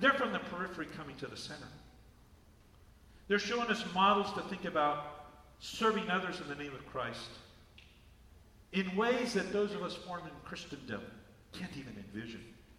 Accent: United States; born there; I was born in the United States, and my ancestors were here before President Trump's ancestors were here.

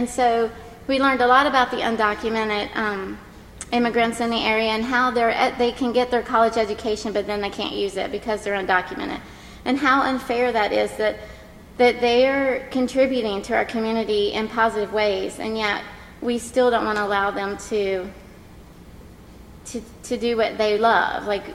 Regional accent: Virginia, United States; I wasn't raised in Rockingham County. I was raised in Page County, so I didn't know much about the history

